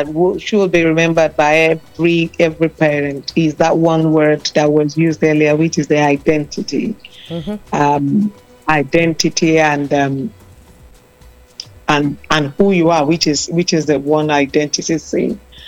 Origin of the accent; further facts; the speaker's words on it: Nigeria; yes, I'm a Nigerian. We are giants.